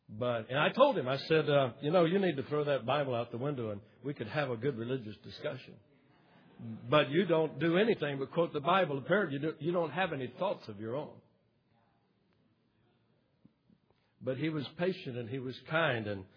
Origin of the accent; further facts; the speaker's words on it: Lakeland, Florida, United States; And I said, "Well, I'm probably going to Lakeland. That's my hometown.